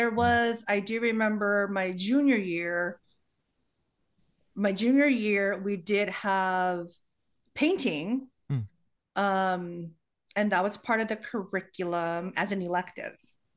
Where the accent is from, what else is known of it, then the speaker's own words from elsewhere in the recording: San Diego, California, United States; also born or lived in Kalinga, Philippines; I was born in Kalinga, but came over when I was barely even 2 years old. And the first neighborhood that we actually lived in San Diego was in Barrio Logan. Mm. So grew up in Barrio Logan.